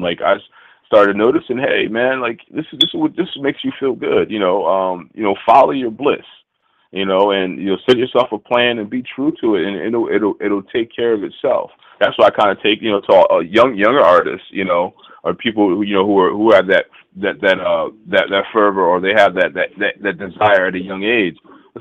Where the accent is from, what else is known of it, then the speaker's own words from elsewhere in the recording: Lakewood, New Jersey, United States; And one of the gentlemen from … is from my hometown, you know. He lived in my hometown, Lakewood, New Jersey